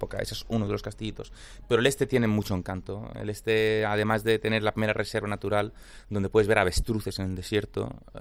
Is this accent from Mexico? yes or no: no; Amman, Amman Governorate, Jordan; aunque yo no nací en Amán, yo soy de Amán.